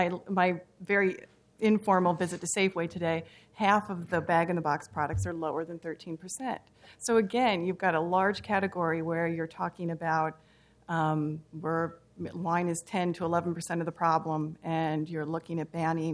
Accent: Tacoma, Washington, United States; and I'm actually from Tacoma, Washington. I'm based up there.

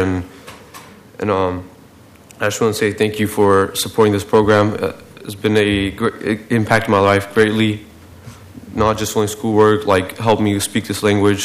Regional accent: Bhutan; English is a second language; now in United States; I'm from Bhutan, currently a 10th grader in David S. High School.

